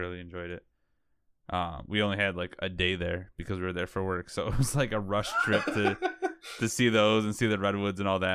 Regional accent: New York, United States; like, because I grew up around the Adirondacks, and you know I've seen the Appalachians obviously, and then this past year I was out in California for a little while

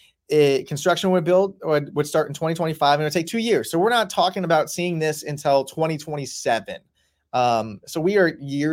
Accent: Sarasota, Florida, United States; I grew up in Sarasota. This is all brand new.

